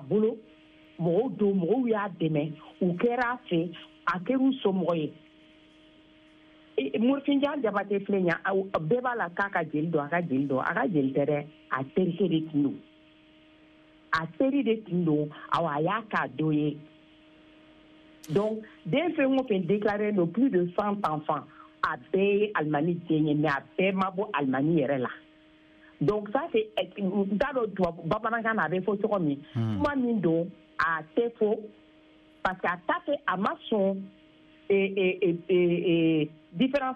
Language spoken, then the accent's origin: French; Mali; Bon, moi d'abord, je suis vraiment une Malienne. Je suis une Malienne